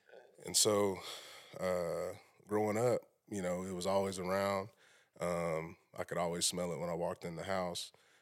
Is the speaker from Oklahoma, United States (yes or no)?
yes; Shawnee, Oklahoma, United States; So I'm from Shawnee.